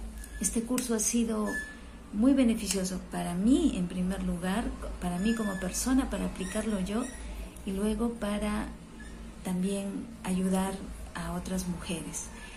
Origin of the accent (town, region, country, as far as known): Peru